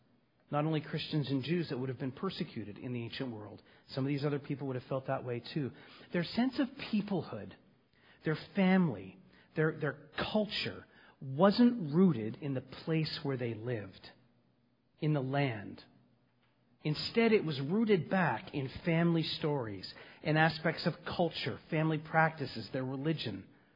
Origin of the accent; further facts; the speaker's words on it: Toronto, Ontario, Canada; I grew up in Scarborough